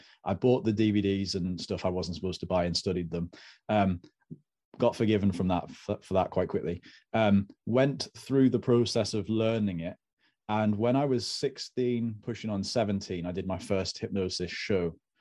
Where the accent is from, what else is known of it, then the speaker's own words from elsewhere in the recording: Sunderland, North East England, United Kingdom; we moved up to the Northeast and I was raised in Sunderland.